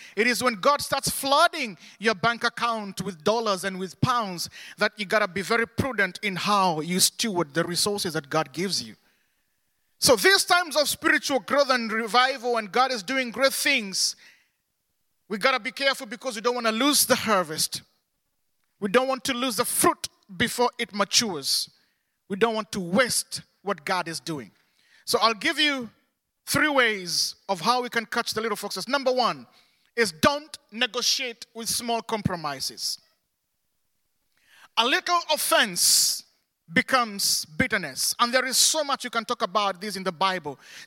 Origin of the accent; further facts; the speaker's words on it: Kenya; first language Kikuyu; English is a second language; my native language is Kikuyu